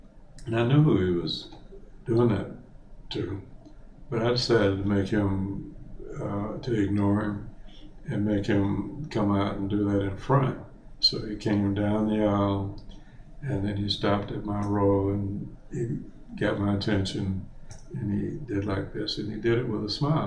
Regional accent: Orlando, Florida, United States; also born or lived in North Carolina; And I grew up in Orlando, and went away to high school in North Carolina, and from there to Morehouse, and from there to the Air Force, and back to Morehouse, and then here.

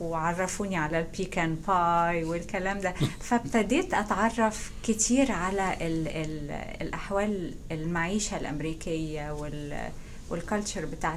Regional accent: Cairo, Cairo Governorate, Egypt; moved away as an adult; now in United States; أنا تولدت 1954 في القاهرة. درست في كل الدراسة ابتدائي اعدادي ثانوي المدرسة في القاهرة وبعدين اتخرجت ودرست في جامعة عين شمس كلية الطب.

